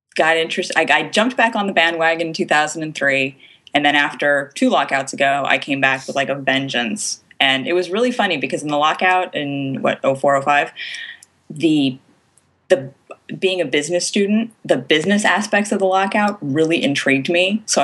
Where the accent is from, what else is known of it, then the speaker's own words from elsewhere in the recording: California, United States; It's like, no, I'm born in California. Like, you're not from Minnesota or Canada or something? No, I'm from California.